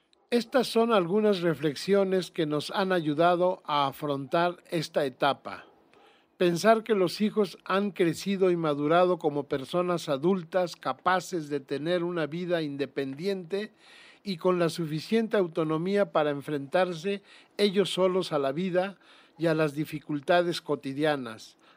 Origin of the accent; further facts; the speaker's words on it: Mexico; Nuestra formación de machos mexicanos no nos permite mostrarnos tan sensibles